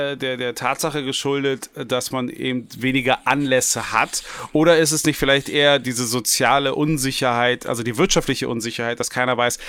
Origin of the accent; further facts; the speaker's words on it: Berlin, Germany; born there; ich als gebürtiger Westberliner